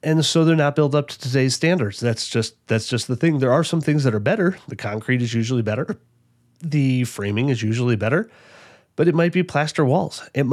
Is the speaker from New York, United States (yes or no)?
no; Chicago, Illinois, United States; now in Denver, United States; I'm from Chicago originally, as you may know, where lots of people take public transportation.